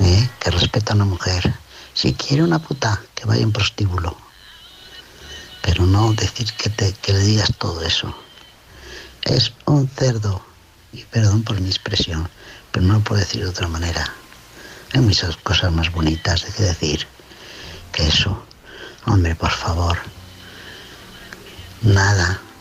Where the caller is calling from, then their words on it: León, Castile and León, Spain; de León, por supuesto.